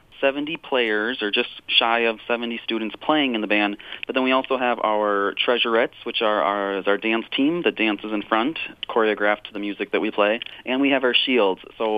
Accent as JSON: {"language": "English", "town": "Clinton", "region": "Minnesota", "country": "United States", "said": "Originally, I'm from Clinton, Minnesota, a Clinton Graceville Beardsley graduate."}